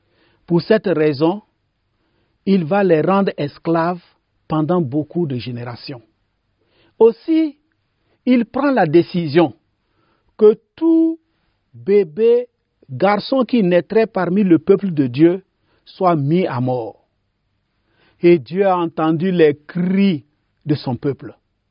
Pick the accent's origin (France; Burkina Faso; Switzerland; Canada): Burkina Faso; je suis originaire du Burkina Faso.